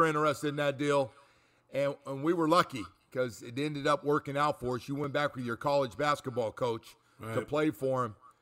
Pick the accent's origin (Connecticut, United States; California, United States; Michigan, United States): California, United States; Sacramento; Trust me. I'm from Sacramento. I know what it's like, bro.